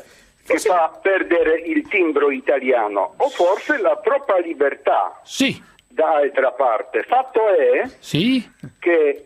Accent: Liverpool, North West England, United Kingdom; Italian is a second language; Io sono di Liverpool.

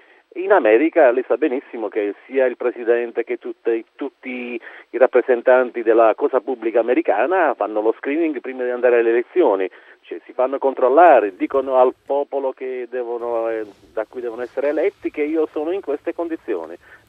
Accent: Bari, Apulia, Italy; now in Milan, Italy; Io sono, anche se sono qui a Milano, però sono dalla Puglia, sono di Bari.

